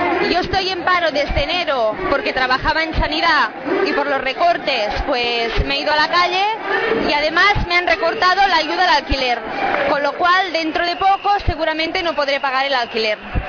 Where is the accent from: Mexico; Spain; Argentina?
Spain; Terrassa, Catalonia; venimos de Tarrasa